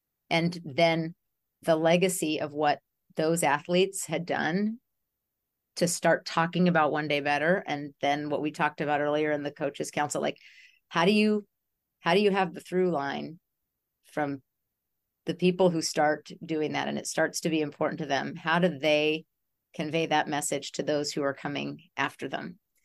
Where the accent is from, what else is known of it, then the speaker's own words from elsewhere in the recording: California, United States; I mean, like, I grew up in Northern California.